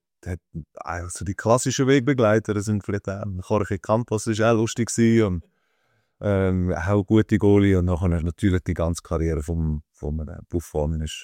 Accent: Rupperswil, Aargau, Switzerland; gewesen? In Rupperswil.

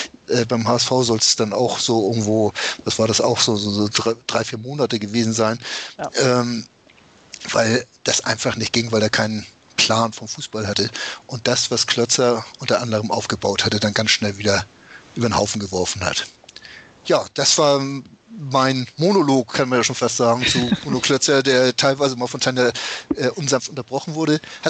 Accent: Hamburg, Germany; Aber das war schon immer, dass man einfach als Hamburger Jung

